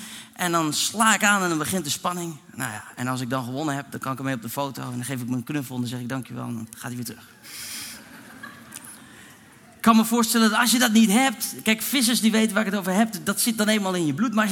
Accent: Netherlands; natuurlijk, ik ben een echte Hollander, dus ik ga voor de goedkoopste optie

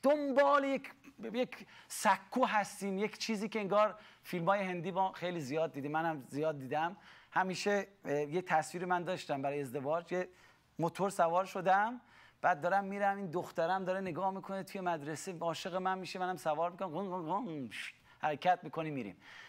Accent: Iran; moved away as an adult; وقتی که من در ایران بودم 8 سالم بود مسجد رفتم، 13 سالم بود جزء 30 قرآن رو حفظ کردم، وقتی 22 23 سالم بود از ایران من اومدم بیرون

